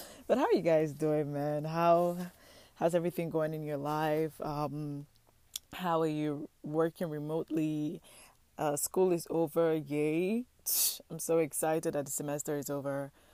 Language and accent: English; Nigeria; moved away; Because I'm coming from Nigeria. And in Nigeria, everybody's in everybody's business.